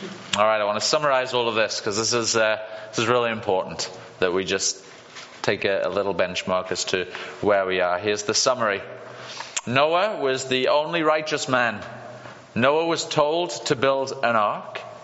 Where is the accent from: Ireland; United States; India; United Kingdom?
United Kingdom; Well, being a Brit, coming from a land where it doesn't just rain all the time, and living on the coast, it also is very, very windy.